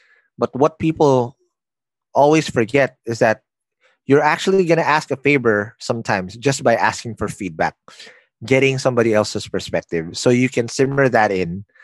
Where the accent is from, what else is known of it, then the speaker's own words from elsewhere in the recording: Quezon City, Metro Manila, Philippines; Nah, I grew up in Quezon City. Kamuning is my neighborhood. I grew up playing basketball with construction workers, with tricycle drivers.